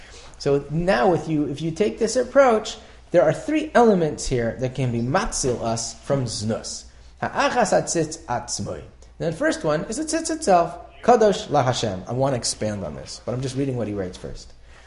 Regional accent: New York, United States; It's just like a Yetzer Hara that we have, or it's because we're from New York.

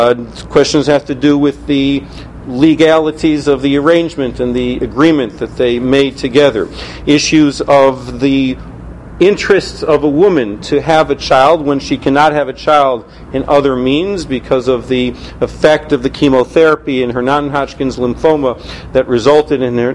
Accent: Detroit, Michigan, United States; now in New York, United States; So I've lived in New York for many years, even though I came from Detroit originally. I lived in New York for many years. I went to medical school in Detroit

